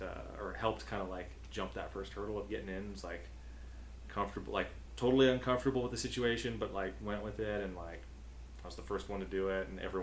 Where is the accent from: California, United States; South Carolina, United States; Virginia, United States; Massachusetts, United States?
California, United States; Glendale; I grew up in Glendale, so I'm, you know, about an hour's drive, 45-minute drive out to CLU.